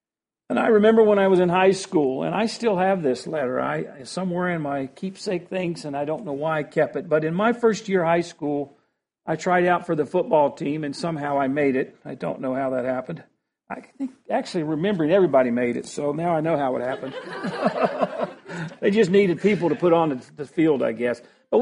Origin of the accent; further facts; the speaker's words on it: West Virginia, United States; Growing up in West Virginia in the 60s, there I learned early that there's various ways that people communicate.